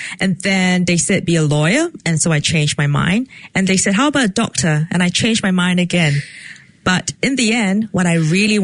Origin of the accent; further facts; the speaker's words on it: Singapore; moved away as an adult; now in New Zealand; Well, I'm from Singapore and I came to Aotearoa, New Zealand more than 10 years ago.